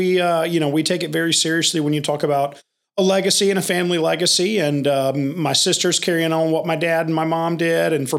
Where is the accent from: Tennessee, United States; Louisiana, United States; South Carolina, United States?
Tennessee, United States; Memphis; So I grew up in Memphis, Tennessee. We grew up in Midtown. Very close to the original Huey's location. And my dad was from Wynn, Arkansas. My mom was from Memphis.